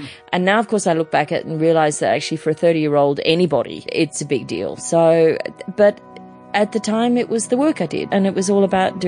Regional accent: Manly, New South Wales, Australia; I was a kid from Manly in Sydney

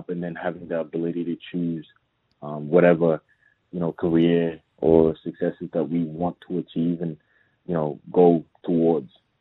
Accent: South Sudan; now in Australia; and I and my younger sister, we came over here in 2006. So we came from South Sudan straight, you know, here to Australia.

